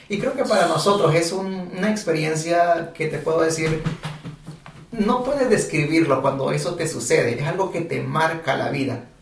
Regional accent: Guatemala; now in United States; Yo salí de Guatemala el 14 de mayo el 14 de mayo del 99 uh-huh. y llegué a Estados Unidos el 14 de junio de ese mismo año.

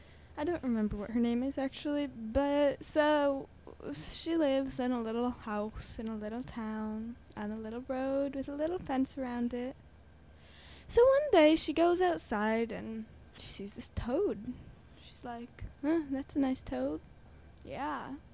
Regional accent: Hudson, New York, United States; I'm 13, and I'm from Hudson.

